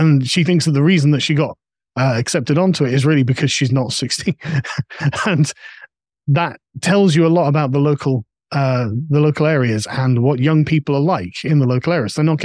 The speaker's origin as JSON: {"language": "English", "region": "England", "country": "United Kingdom", "said": "And so as an Englishman"}